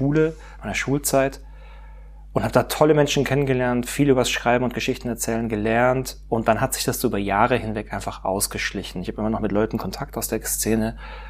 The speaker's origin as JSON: {"language": "German", "town": "Pforzheim", "region": "Baden-Württemberg", "country": "Germany", "tie": "born or raised there", "said": "Ich bin aufgewachsen in Pforzheim"}